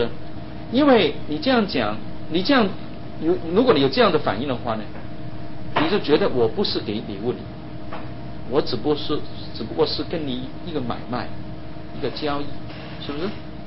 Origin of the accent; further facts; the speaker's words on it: Hong Kong; 我们香港人如果要买一栋房子，现在啊简直这是没有可能啊，很难的